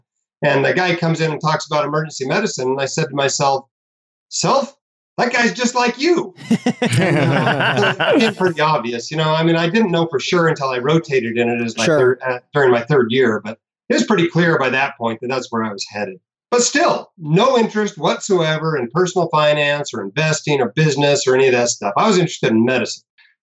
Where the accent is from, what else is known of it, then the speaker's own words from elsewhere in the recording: Alaska, United States; So I grew up in Alaska and never really left the state. I think I left three times between the time I was born and the time I was 18.